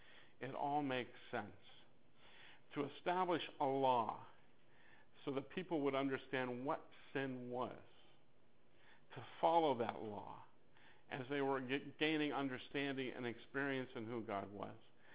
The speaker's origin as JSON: {"language": "English", "region": "Ohio", "country": "United States", "said": "He was from Ohio. I was from Ohio. We graduated about the same time from high school"}